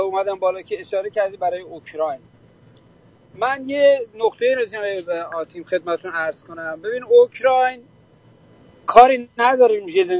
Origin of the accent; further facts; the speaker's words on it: Iran; بله آذری هستم، من افتخارم میکنم آذری هم، افتخارم میکنم ایرانی هم.